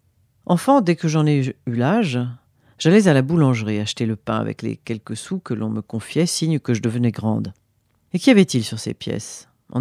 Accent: Provence-Alpes-Côte d'Azur, France; au cours de promenades dans mon village natal de Provence ?

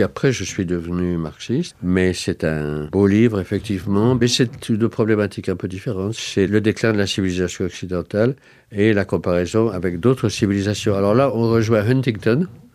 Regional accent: Normandy, France; Je crois que c'est ma rupture avec mon village natal en Normandie.

